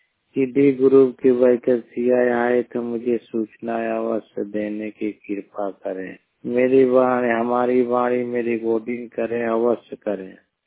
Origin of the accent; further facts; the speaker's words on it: Uttar Pradesh, India; शायर को रामबी उत्तर प्रदेश के निवासी हूँ।